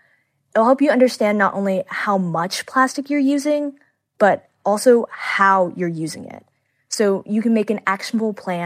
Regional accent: Houston, Texas, United States; The group is based in my hometown, Houston, Texas.

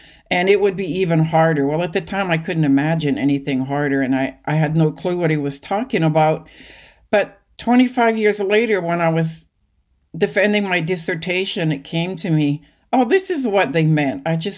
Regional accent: Lillooet, British Columbia, Canada; also born or lived in Whitehorse / Vancouver / Rossland / Ashcroft; We lived in Vancouver, actually, for a few years, until I was five, and then Rossland, Ashcroft. And I consider Lillooet, British Columbia, my hometown. It's along the Fraser River, sort of in northern central BC.

